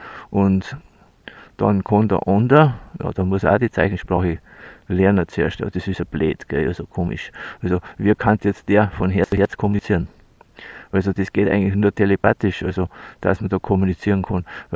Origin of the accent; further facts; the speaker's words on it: Germany; ich bin ein Deutscher, gell, also, und da müssen wir Deutsch reden